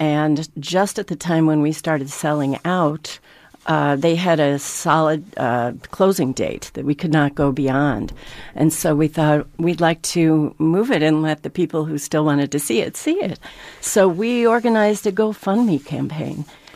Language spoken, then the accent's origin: English; Minnesota, United States; also born or lived in New York; And we ended up in Minnesota for the bulk of my youth, like, you know, from 5 to 12, I guess.